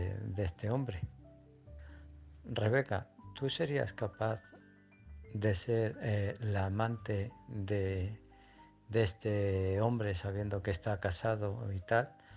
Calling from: Illescas, Castilla-La Mancha, Spain; de Illescas.

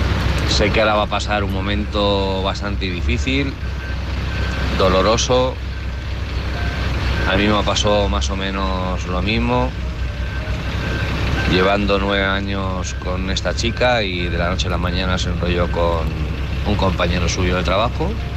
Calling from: Alicante, Valencian Community, Spain; de Alicante.

